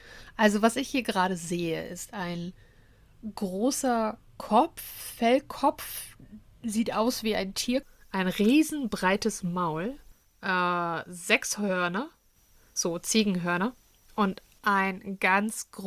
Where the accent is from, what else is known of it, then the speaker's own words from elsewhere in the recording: Northern Germany, Germany; bin ich froh, dass ich im Norden groß geworden bin.